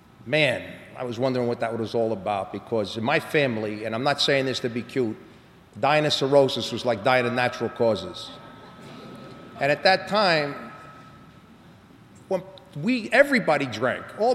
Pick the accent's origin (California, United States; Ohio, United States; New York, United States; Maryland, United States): New York, United States; New York City; accent: New York; I was brought up in New York, and you know that. You know, you can tell by my accent.